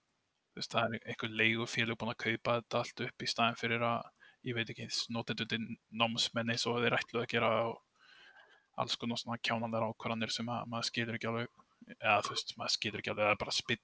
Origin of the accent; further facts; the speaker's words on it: Keflavík, Southern Peninsula, Iceland; now in Reykjavík, Iceland; stið núna býr Reykjavík en ég ólst upp í Keflavík